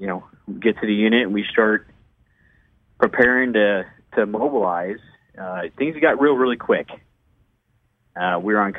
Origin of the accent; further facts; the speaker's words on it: Michigan, United States; now in Florida, United States; I'm from Michigan. My family moved down to Florida for work back in the early 90s.